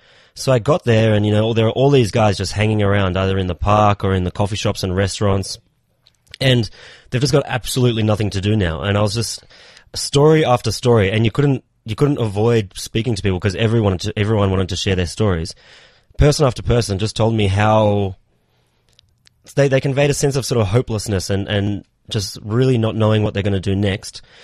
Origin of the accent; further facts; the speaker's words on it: Australia; I'm from Australia.